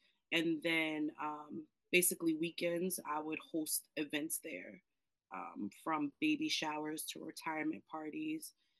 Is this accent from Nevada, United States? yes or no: no; Piscataway, New Jersey, United States; I am originally from Piscataway. I graduated from Piscataway in 2003.